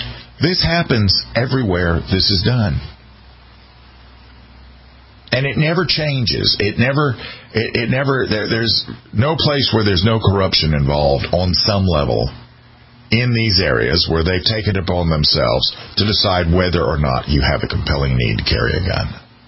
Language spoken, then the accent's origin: English; South Carolina, United States; And Florida's a lot like my home state.